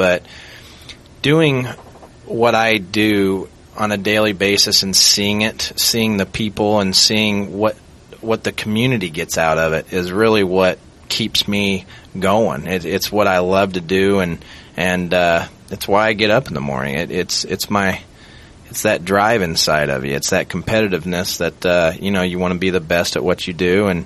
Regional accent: Danville, Illinois, United States; Well, I grew up in Danville and graduated high school in 88 and went over to U of I and graduated there in 92.

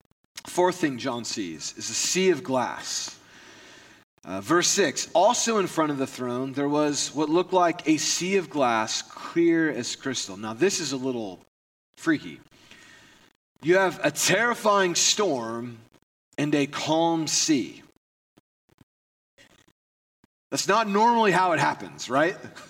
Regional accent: Indiana, United States; Now, growing up in Indiana, I've been around thunderstorms my whole life.

